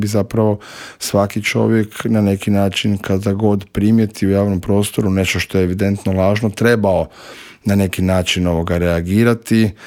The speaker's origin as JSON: {"language": "Croatian", "country": "Croatia", "said": "s ponosom reći da danas industrija kod nas u Hrvatskoj i uz udrugu imamo i novi etički kodeks"}